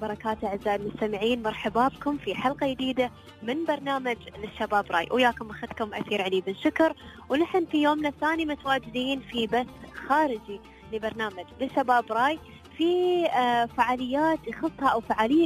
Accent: United Arab Emirates; نحن كشباب إماراتي

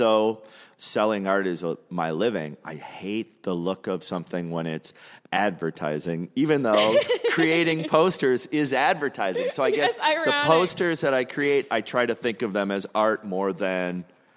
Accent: St. Paul, Minnesota, United States; St. Paul, Minnesota.

